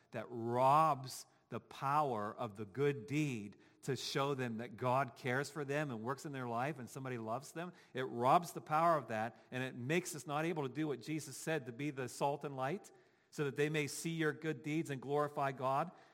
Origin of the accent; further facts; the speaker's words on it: Dayton, Ohio, United States; Now, I'm from Dayton, Ohio, and I've said that before, and the roads there are pretty much like a grid, okay?